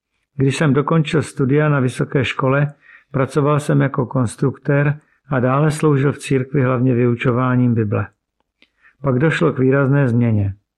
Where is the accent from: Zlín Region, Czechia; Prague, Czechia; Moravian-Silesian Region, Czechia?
Zlín Region, Czechia; Zlín; Pocházím ze Zlína. V Krista jsem uvěřil v 16 letech.